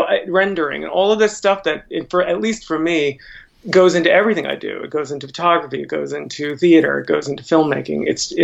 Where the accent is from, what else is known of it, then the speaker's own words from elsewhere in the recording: Queens, New York, United States; born there; I was born here. I was born in Queens. My family was from Flushing